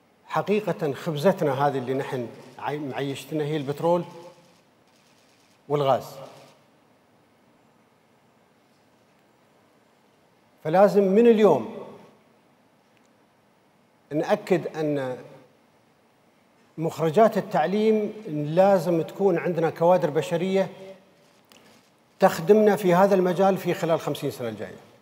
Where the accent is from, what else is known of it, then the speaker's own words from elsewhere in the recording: United Arab Emirates; ولكن الميزة الثانية اللي أنا كإماراتي أفتخر فيها